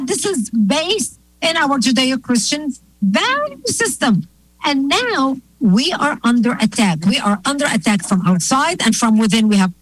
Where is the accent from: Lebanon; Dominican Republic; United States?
Lebanon; I was born and raised in Lebanon.